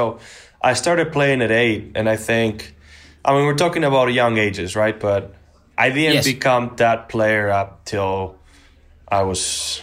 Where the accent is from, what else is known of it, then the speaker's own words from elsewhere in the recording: Bilbao, Basque Country, Spain; first language Basque; English is a second language; I did spend my last 2 years of high school in Madrid. So I'm from Bilbao, different city, right?